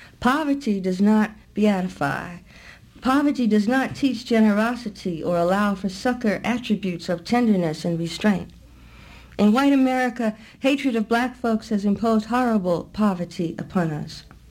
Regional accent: Brooklyn, New York, United States; moved away; I come from Brooklyn, and I grew up fighting, and I grew up and I got out of Brooklyn

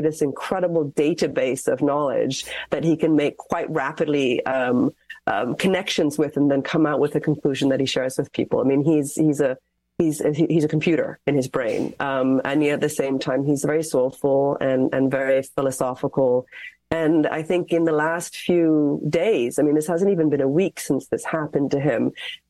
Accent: Ireland; born there; He's an Irish citizen because I was born in Ireland

